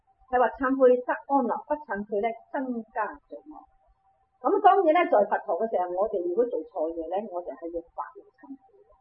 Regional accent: China; 所以我哋中國人就係咩啊？大慚啦！

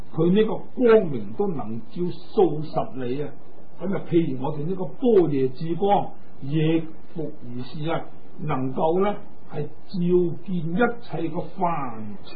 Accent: China; 我們身為中國人，也是中國的佛教徒

